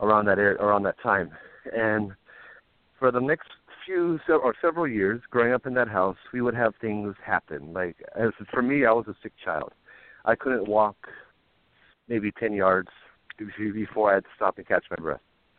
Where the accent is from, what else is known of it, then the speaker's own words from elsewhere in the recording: Kaneohe, Hawaii, United States; Little kid growing up over on the windward side of Kaneohe, we moved in. I was about 5 years old.